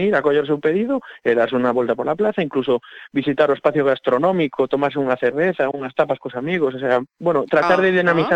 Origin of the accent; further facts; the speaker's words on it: Pontevedra, Galicia, Spain; De Pontevedra, sí. Ajá. Eu son de Pontevedra.